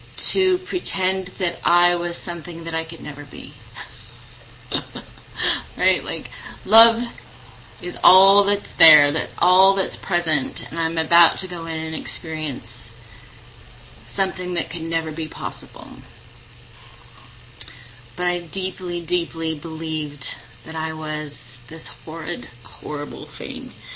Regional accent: California, United States; also born or lived in Las Vegas, Nevada; So I was born in Las Vegas, Nevada to a 13-year-old, two 13-year-olds, a 13-year-old girl and a 13-year-old boy, and was given up to for adoption as soon as I was born. The couple that adopted me took me straight to California

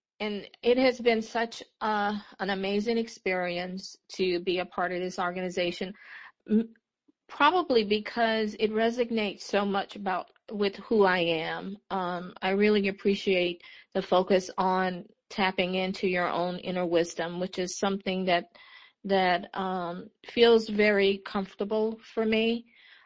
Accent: Louisiana, United States; I'm from Louisiana

